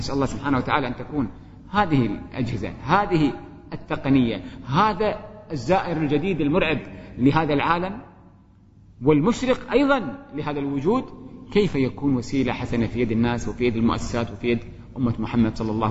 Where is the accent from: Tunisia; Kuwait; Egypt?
Kuwait; الديوانية عندنا في الكويت